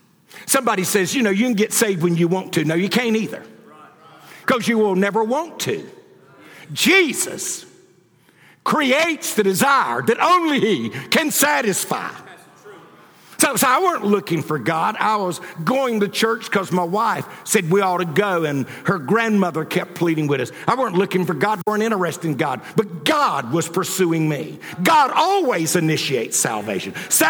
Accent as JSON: {"language": "English", "country": "United States", "said": "And see, I'm an American Indian. A black man can't preach good till he gets happy. White men don't preach good till they get mad. And I'm an Indian."}